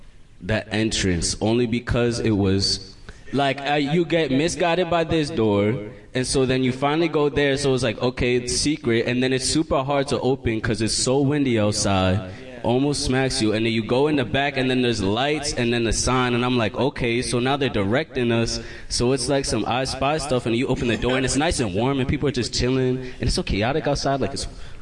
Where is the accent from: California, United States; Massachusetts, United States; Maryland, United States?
Maryland, United States; now in New York, United States; I came from Maryland, bro. I'm from Maryland. I came out here to New York to experience new things.